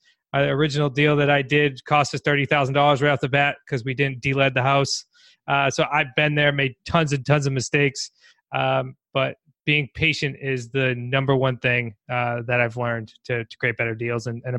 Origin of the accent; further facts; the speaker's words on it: New England, United States; we're from New England. We talk fast. We move fast.